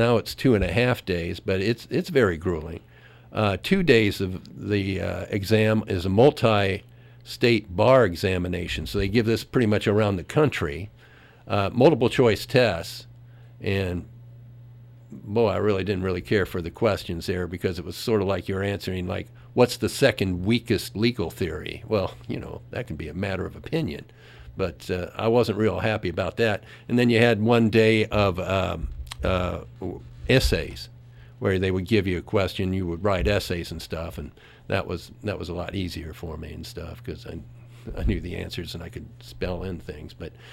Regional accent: Lancaster, Ohio, United States; born there; I was born in Lancaster.

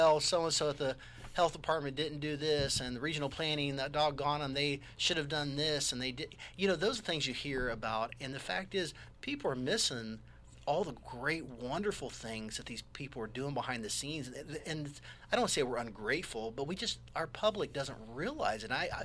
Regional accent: Ohio, United States; also born or lived in Marion, United States; You know, I lived in Marion for a long time, quite a while. And I was from Maher County originally. And I moved, went to college up in Akron for a while and lived up there for a little bit. But for the most part, I've always been the small rural guy.

